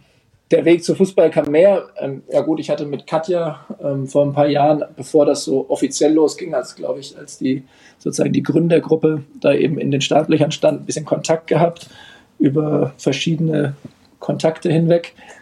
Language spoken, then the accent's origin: German; Bamberg, Bavaria, Germany; Also ich komme ursprünglich aus Bamberg. Und habe dort so im Jugendbereich ganz ordentlich Basketball gespielt.